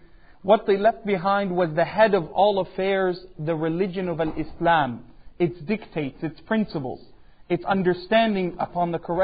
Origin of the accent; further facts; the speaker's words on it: Canada; I'm from Canada, you're from the US, we're better than you, by the way.